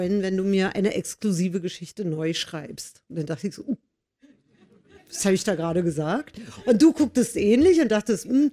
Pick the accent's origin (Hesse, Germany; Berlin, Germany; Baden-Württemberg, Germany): Berlin, Germany; Alexanderplatz und Berlin, meine Heimatstadt im Übrigen.